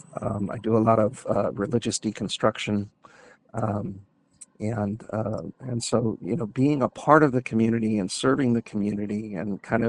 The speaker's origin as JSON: {"language": "English", "town": "Anchorage", "region": "Alaska", "country": "United States", "tie": "born or raised there", "said": "I was very lucky when I grew up in Anchorage, Alaska, and I came into my own identity as a bisexual man."}